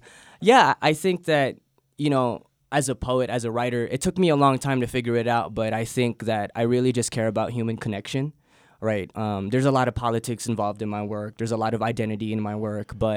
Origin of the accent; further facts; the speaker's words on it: Guam; growing up in Guam, you're so far away from everything, right? And when you leave the island and you start to experience these new poets and new stories and new voices